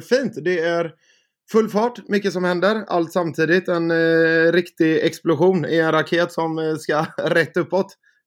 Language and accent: Swedish; Alingsås, Västra Götaland County, Sweden; now in Gothenburg, Sweden; Innan så kom jag från Alingsås där jag är uppvuxen. Efter gymnasiet så pluggade jag på Handelshögskolan här i Göteborg.